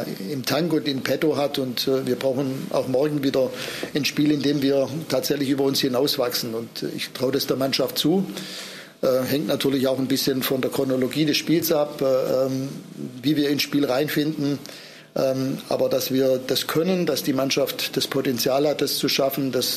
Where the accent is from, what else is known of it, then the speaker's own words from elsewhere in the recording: Germany; Mich interessiert nicht, ob ich jetzt als Deutscher hier weiterkomme.